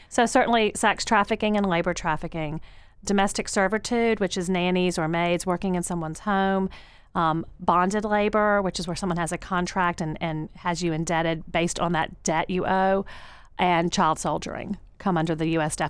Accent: the South, United States; accent: Southern; It also made it pretty easy to handle Senator Menendez from New Jersey, who was bowled over by my Southern accent

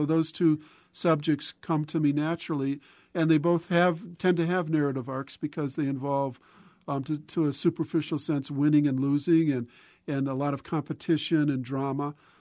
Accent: Madison, Wisconsin, United States; Even though I grew up in Madison with the Milwaukee Braves of Hank Aaron, I thought Clemente was the coolest thing I'd ever seen

